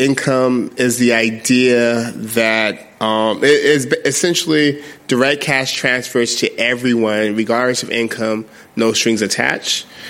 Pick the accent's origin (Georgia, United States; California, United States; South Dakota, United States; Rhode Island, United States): California, United States; Stockton; I'm from Stockton, California. It's a city in California, about 320,000 people, 30% poverty.